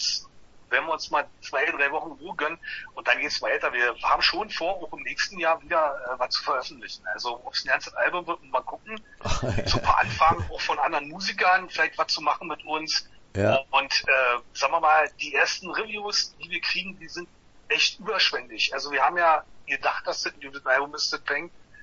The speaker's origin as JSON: {"language": "German", "region": "East Germany", "country": "Germany", "said": "Ich bin Ossi, aber ich erhebe mich nicht über andere."}